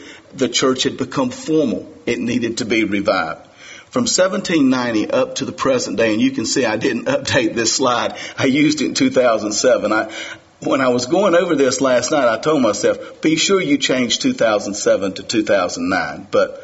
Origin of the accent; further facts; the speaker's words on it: United States; I'm coming to a period that I dearly love, and the reason is I'm American.